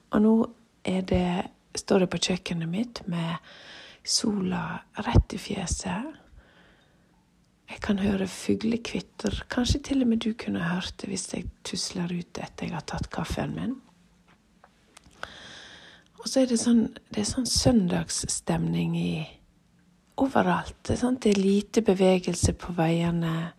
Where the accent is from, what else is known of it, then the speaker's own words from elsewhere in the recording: Måløy, Vestland, Norway; Sånn som jeg ofte gjorde når jeg var jentunge og badet på Revitja hjemme i Måløy.